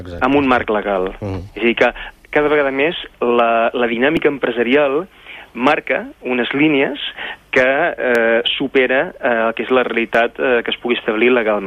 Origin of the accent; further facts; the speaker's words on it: Catalonia, Spain; com a català